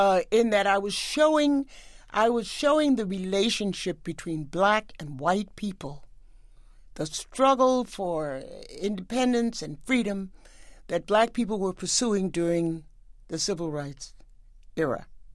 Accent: Harlem, New York, United States; My story was about growing up in Harlem and becoming an artist, getting married, having two children, and continuing my struggle to be an artist.

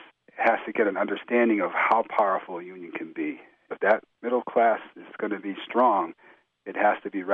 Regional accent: East Hartford, Connecticut, United States; I'm from East Hartford, Connecticut. I'm 62 years old

